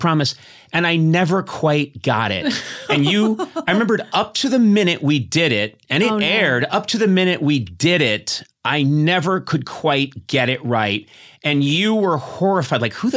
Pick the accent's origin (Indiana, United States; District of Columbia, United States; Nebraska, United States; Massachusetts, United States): Massachusetts, United States; Brookline; you're Lexington, I'm Brookline, we're both from Massachusetts